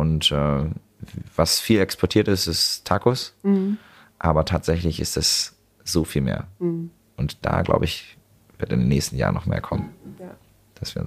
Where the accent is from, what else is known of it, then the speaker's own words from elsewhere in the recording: Buxtehude, Lower Saxony, Germany; also born or lived in Mexico; Ich war ein paar Jahre in Mexiko, ich war ein paar Jahre hier, auch noch woanders. Und als Kind, da bin ich in Buxtehude aufgewachsen, also hier in der Nähe von Hamburg.